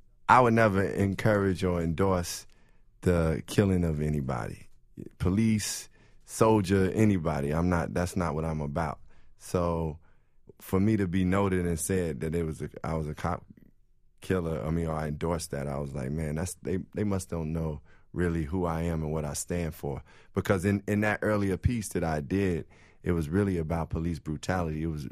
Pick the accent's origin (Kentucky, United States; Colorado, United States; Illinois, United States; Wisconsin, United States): Illinois, United States; Chicago; I really feel growing up in Chicago and the way I was raised, I got a really good sense of who I was as a young black boy